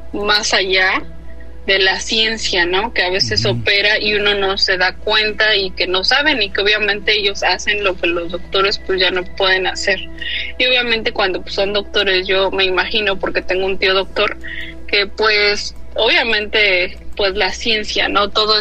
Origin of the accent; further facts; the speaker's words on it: Mexico City, Mexico; now in Chicago, United States; Pero soy chilanga, de allá de Ciudad de México, orgullosamente.